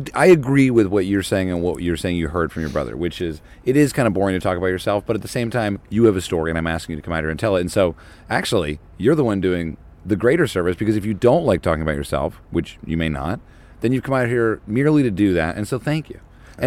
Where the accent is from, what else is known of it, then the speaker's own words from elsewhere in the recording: New Jersey, United States; I've told everyone where I grew up, which is New Jersey.